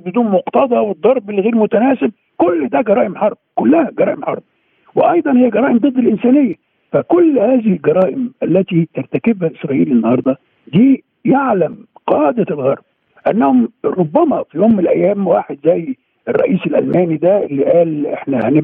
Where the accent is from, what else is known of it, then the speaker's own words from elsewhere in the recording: Egypt; احنا كمحامين مصريين